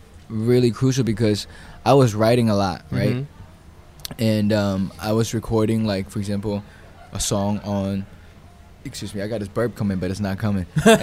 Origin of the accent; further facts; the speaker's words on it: Hubei, China; now in United States; I grew up in Hubei.